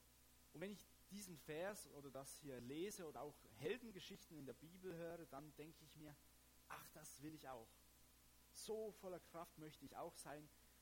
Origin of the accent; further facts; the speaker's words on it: Switzerland; Zumindest mir als Schweizer, ich weiß nicht, wie oft dass man das in Deutschland so nennt